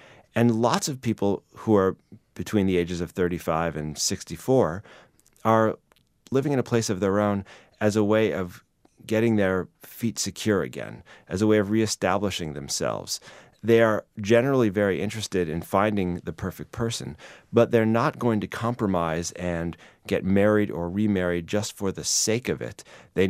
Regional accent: Chicago, Illinois, United States; aging alone and dying alone in the city of Chicago, which is my hometown.

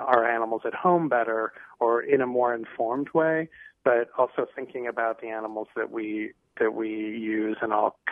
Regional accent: Midwest, United States; Like I mentioned, I grew up in the Midwest, and I grew up a meat and potatoes person.

